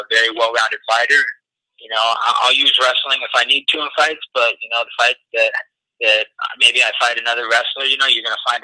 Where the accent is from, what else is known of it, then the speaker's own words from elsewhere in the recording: Oregon, United States; I came from Oregon, they came from Brazil